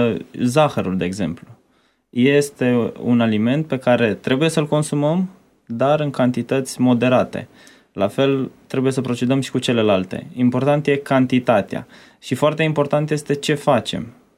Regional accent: Timișoara, Timiș County, Romania; Eu sunt de la Timișoara.

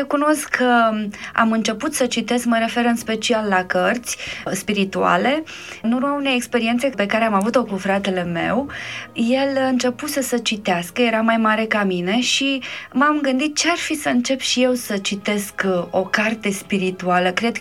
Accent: Constanța, Constanța County, Romania; born there; M-am născut în Constanța, o localitate în județul Constanța, aproape de Constanța. M-am născut într-o familie creștină.

